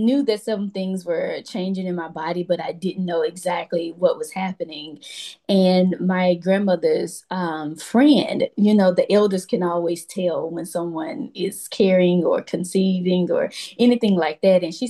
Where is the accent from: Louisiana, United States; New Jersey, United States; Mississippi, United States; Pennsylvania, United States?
Mississippi, United States; I'm originally from Mississippi and we have health departments.